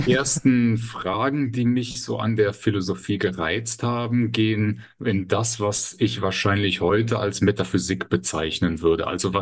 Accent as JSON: {"language": "German", "region": "Eifel", "country": "Germany", "said": "ich bin aus der Eifel eigentlich und das ist so neben Oberbayern vielleicht eine der resistent katholischsten Gegenden, die man in Deutschland kennen kann. Also ich bin ganz selbstverständlich aufgewachsen mit dieser Variante des rheinischen Katholizismus"}